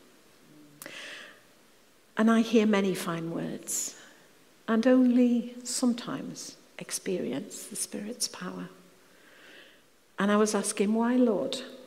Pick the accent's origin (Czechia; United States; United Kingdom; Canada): United Kingdom; God knows that we are British